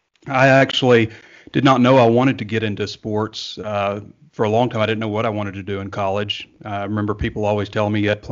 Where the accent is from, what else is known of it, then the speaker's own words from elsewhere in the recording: Sheridan, Arkansas, United States; also born or lived in North Little Rock; I grew up in Arkansas. My family is originally from Georgia, but I've been in Arkansas since I was 7 years old. Moved to North Little Rock at age 7, and then moved to Sheridan at age 12. which I would call my hometown, Sheridan.